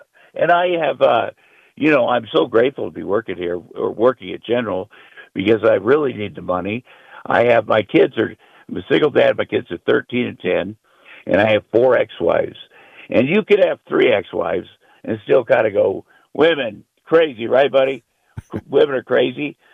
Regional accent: Ottumwa, Iowa, United States; I'm from Ottumwa, Iowa, small farm town. I grew up on a farm

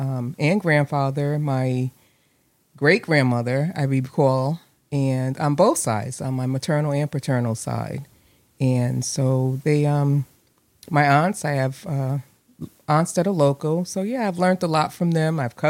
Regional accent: New Haven, Connecticut, United States; So I grew up in New Haven, Connecticut. My earlier years were on Dixwell Avenue, and on a corner of Dixwell and Willis, actually.

